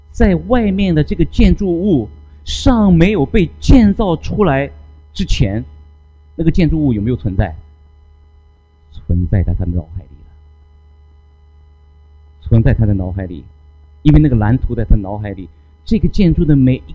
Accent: China; 我们中国人常说慈母怎么样，手中线。

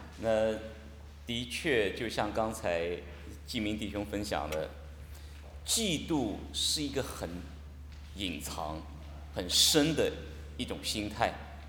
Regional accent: Qingdao, Shandong, China; 哦，那两个都是我们青岛人

